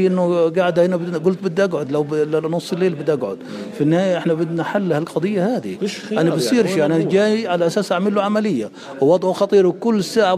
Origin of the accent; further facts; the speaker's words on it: Gaza, Gaza Strip, Palestine; أنا جاي من غزة عشان أعمل عملية لأخويا